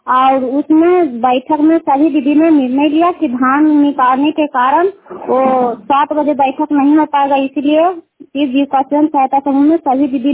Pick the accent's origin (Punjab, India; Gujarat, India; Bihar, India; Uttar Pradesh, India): Bihar, India; Kukahriya; कुकहरिया के रहने वाले हैं, रुखाई पंचायत के चंडी प्रखंड नालंदा जिला।